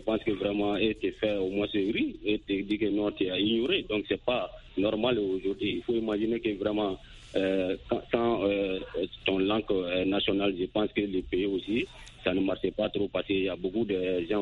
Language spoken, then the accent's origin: French; Mali; born or raised there